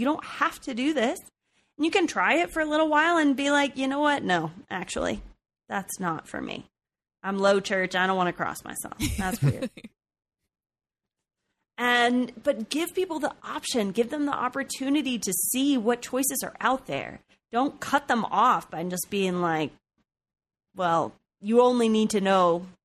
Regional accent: Texas, United States; That's just so funny to me as a Texan, because like my whole childhood, my whole life was Baptist.

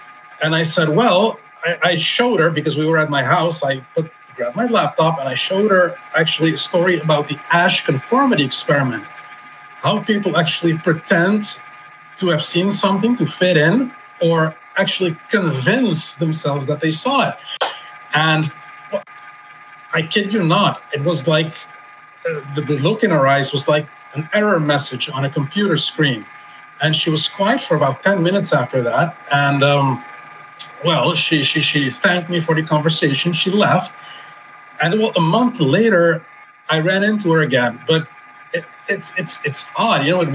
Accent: Curaçao; I'm from Curaçao, which is next to Aruba.

